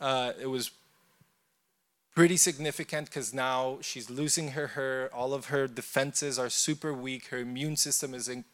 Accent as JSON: {"language": "English", "country": "Costa Rica", "tie": "born or raised there", "said": "My mother, when I was very young, I grew up in Costa Rica, Catholic Church, and she met Jesus, encountered Jesus."}